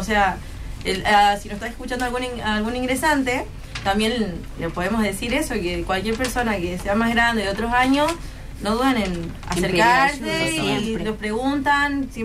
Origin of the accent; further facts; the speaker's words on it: Santa María, Catamarca, Argentina; now in Tucumán, Argentina; Yo que vengo de Santa María, es como decir, venirte a Tucumán, empezar una nueva vida